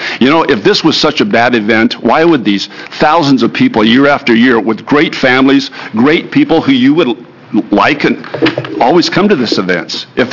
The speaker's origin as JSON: {"language": "English", "town": "Newberg", "region": "Oregon", "country": "United States", "tie": "born or raised there", "lives_now": "Eugene, United States", "said": "I was raised in the Willamette Valley up in Newburgh, went to the University of Oregon, graduated from the law school, and have practiced law in Eugene since 1973."}